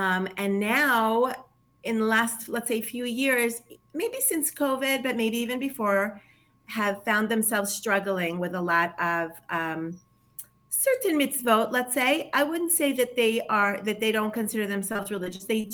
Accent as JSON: {"language": "English", "country": "Israel", "tie": "born or raised there", "said": "I grew up in Israel. My family made Aliyah when I was 7 and a half. Wow. So I'm really Israeli."}